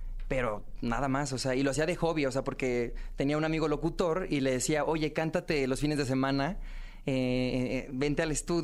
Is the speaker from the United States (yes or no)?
no; Puebla, Mexico; also born or lived in State of Mexico; Nací en el Estado de México, pero a los 4 meses me fui a vivir a Puebla por cambios de la vida y de mi familia. Y entonces la mitad de mi vida la viví en Puebla.